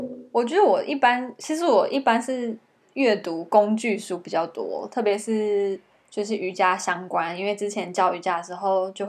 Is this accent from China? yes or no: no; Taiwan; moved away as an adult; now in Melbourne, Australia; 我那时候是从台湾要搬到墨尔本，就是要来念研究所